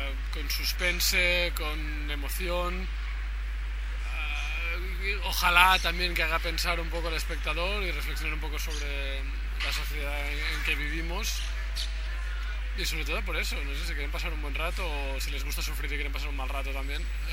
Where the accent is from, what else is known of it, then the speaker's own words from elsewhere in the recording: Barcelona, Catalonia, Spain; Porque nosotros somos de Barcelona